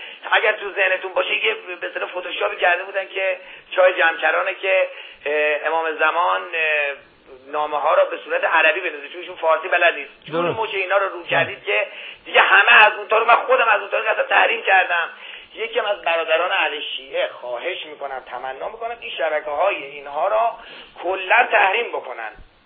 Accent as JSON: {"language": "Persian", "country": "Iran", "said": "من خودم به عنوان یه ایرانی حالا میخوام از ایشون بپرسم"}